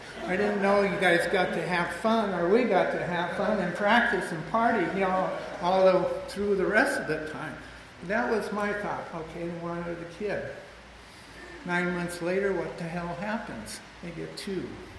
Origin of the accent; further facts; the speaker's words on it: Long Beach, California, United States; I was born and raised in Long Beach, and my parents were Mormons, of all things.